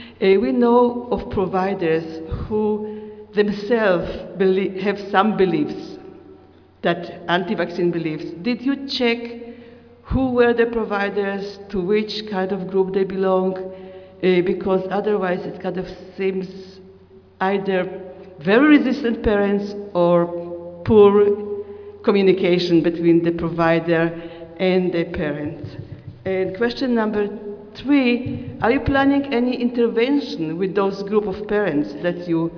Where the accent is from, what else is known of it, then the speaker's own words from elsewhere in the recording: Massachusetts, United States; I'm from Massachusetts.